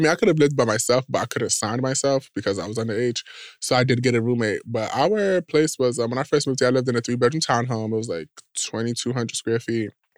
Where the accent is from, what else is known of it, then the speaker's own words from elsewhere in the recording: New York, United States; I am from New York. So even me being from New York, $1,650 would have got me a box, so I was fine.